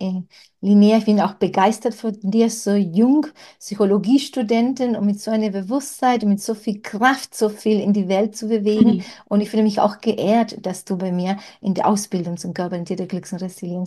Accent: Uruguay; now in Mallorca, Spain; Ich komme aus Südamerika, ich wohne auf Mallorca in Spanien. Und wir haben, Südländer haben wir in Spanien, Italien, woher meine Familie kommt, Uruguay, wo ich geboren bin

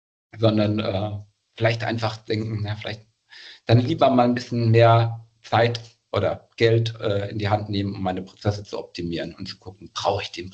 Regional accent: Bavaria, Germany; aus Bayern komme ich

